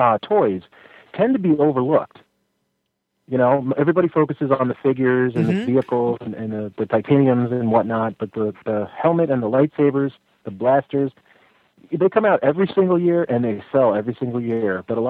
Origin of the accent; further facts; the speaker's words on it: New Jersey, United States; and I'm from New Jersey, so I can make fun of it if I want to.